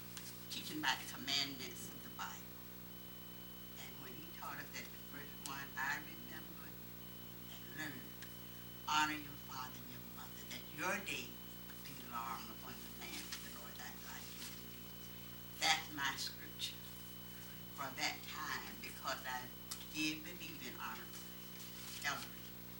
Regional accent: Florida, United States; I come from Florida.

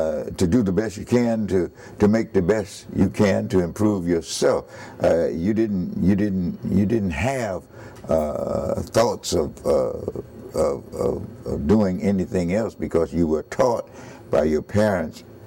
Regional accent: Fort Greene, Florida, United States; born there; I was born in Fort Greene, Florida.

